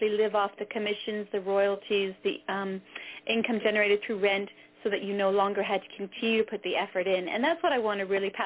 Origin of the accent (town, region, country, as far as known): Canada; also born or lived in Netherlands / New Zealand